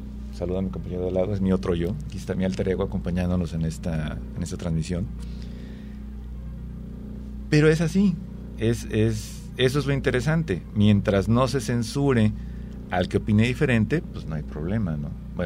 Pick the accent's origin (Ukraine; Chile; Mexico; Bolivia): Mexico; tú y yo no somos mexicanos en el sentido de hace 50 años. Podríamos seguir llamándonos mexicanos, sí, es cierto.